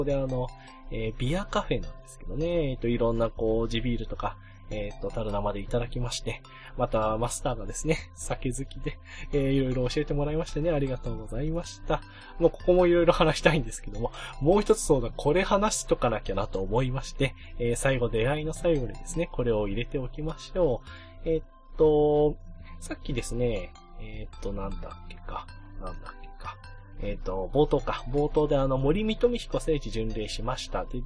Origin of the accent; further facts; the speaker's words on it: Yamagata, Japan; 山形から来たんだって言ったらですね